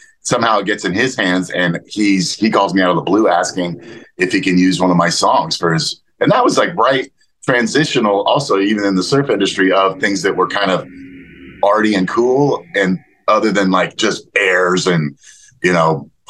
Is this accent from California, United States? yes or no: yes; Huntington Beach, California, United States; also born or lived in Oregon, United States; No, I mean, I'm born in Oregon, but grew up in Huntington Beach from 1.5 to maybe 20. Then went to school in the East Bay.